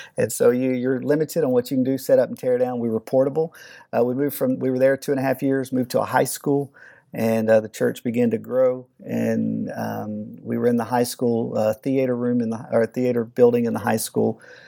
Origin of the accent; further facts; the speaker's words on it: Texas, United States; I grew up in Texas all of my life, and I lived about 4.5 hours from San Antonio in Southeast Texas.